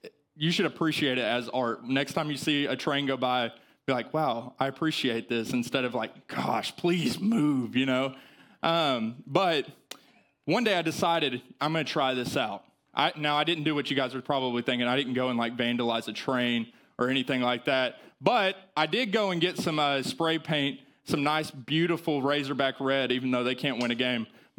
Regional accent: Arkansas, United States; Well, I'm from Arkansas, so I can't get much higher than about 15.

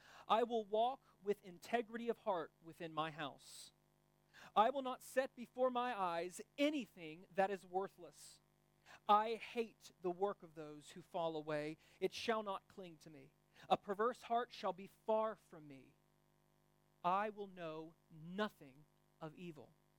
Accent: United States; now in Belgium; And of course, my home country, America, we've had our elections.

